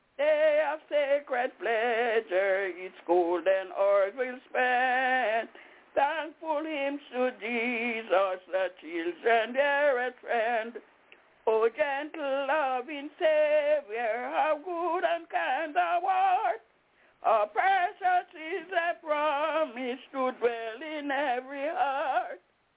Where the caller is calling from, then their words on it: Albany, New York, United States; I'm calling from Albany in upstate New York.